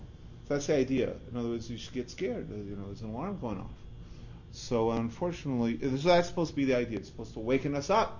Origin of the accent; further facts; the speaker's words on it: Los Angeles, California, United States; I'm from Los Angeles, I'm going back.